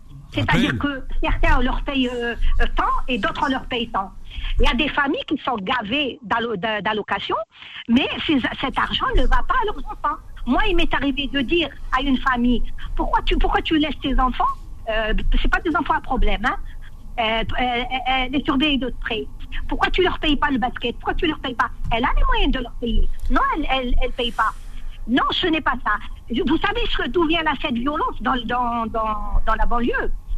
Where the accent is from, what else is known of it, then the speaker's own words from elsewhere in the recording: Algeria; moi aussi, je viens du Maghreb, je suis algérienne